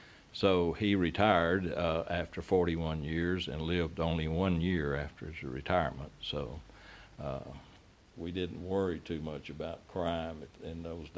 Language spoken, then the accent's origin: English; Longview, Texas, United States; Well, I was born in Longview in 1940 on the south side on Jones Street. My parents were both natives of this area